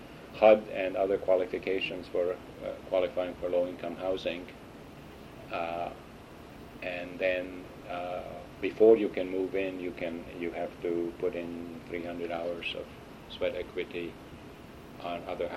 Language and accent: English; Serbia; the city where I was raised in Yugoslavia held a 50th anniversary commemoration of the deportations. It's now in Serbia.